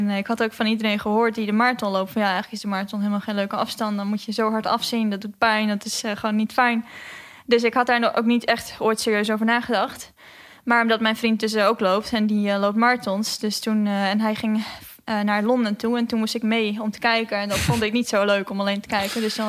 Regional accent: Oostermeer, Friesland, Netherlands; ik kom uit de Oostermeer, dat ligt in Friesland.

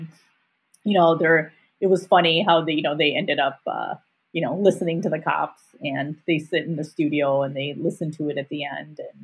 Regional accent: India

